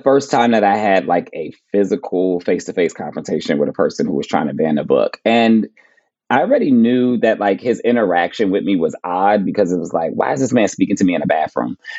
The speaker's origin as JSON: {"language": "English", "region": "New Jersey", "country": "United States", "said": "Like, I'm from New Jersey."}